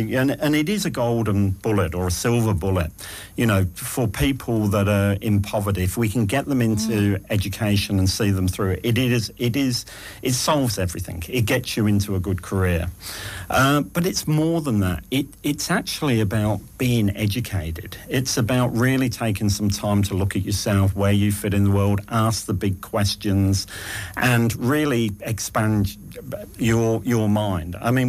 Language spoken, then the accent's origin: English; England, United Kingdom; accent: English; now in Australia; I think coming from the UK to Australia, it's lifting that class structure. And you can hear my accent, you know, it's an English accent, but it's not an upper crust posh accent.